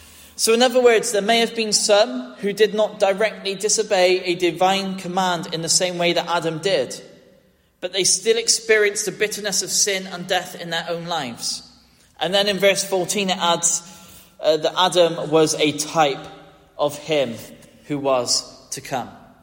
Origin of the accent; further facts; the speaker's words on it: Gloucester, South West England, United Kingdom; So I was born in Gloucester and grew up in that house through the choices of others.